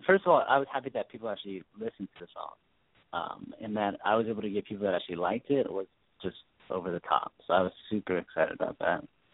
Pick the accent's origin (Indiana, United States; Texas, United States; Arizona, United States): Arizona, United States; Okay, so I am from Arizona, and as you know, it is always, It's probably cool in Arizona about maybe 4 months out of the year.